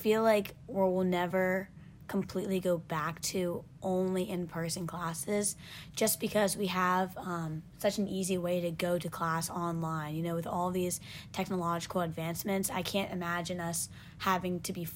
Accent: Montclair, New Jersey, United States; I am from Montclair, New Jersey, and currently I'm a freshman at Northeastern University.

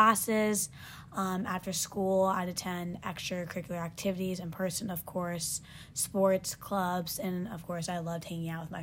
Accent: Montclair, New Jersey, United States; I am from Montclair, New Jersey, and currently I'm a freshman at Northeastern University.

